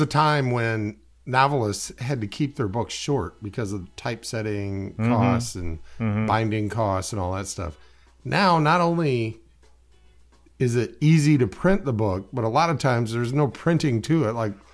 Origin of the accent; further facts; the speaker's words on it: Indiana, United States; born there; Because I was going to mention why I was born in Indiana.